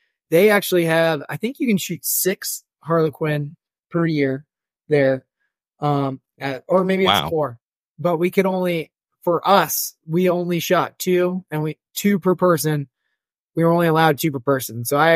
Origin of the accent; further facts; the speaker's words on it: Missouri, United States; I grew up in Missouri, so I'm hunting like marshes, things like that.